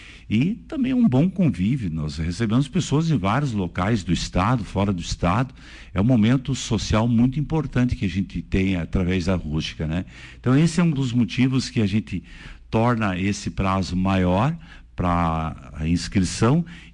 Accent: Brazil; como todos nós, como bons brasileiros, nós deixamos tudo para a última hora.

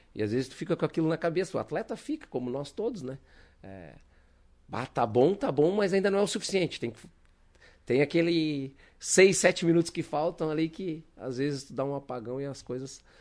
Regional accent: Canoas, Rio Grande do Sul, Brazil; Opa, minha terra.

